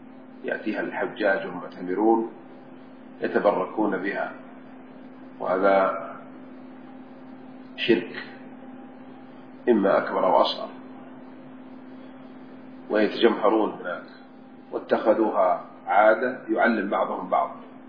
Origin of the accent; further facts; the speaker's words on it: Jeddah, Makkah Province, Saudi Arabia; born there; وأنا ابن هذه البلد وقد ولدت في جدة